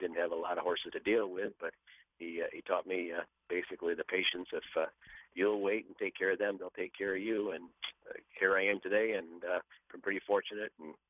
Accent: New York, United States; I grew up around the Finger Lakes area, and there still is, but there's some great horsemen that came out of there

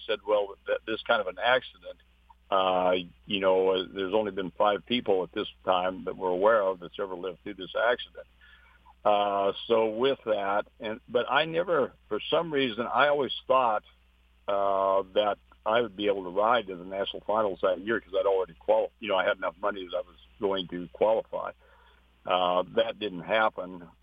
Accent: Montana, United States; because that was my home state

